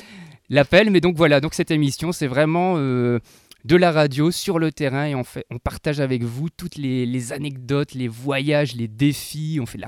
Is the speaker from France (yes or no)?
no; Tournai, Wallonia, Belgium; accent: Belgian; Alors moi je suis originaire de Tournai. Voilà, j'habite du côté de la ville d'Antoin. Nous sommes à 5 minutes de la frontière franco-belge.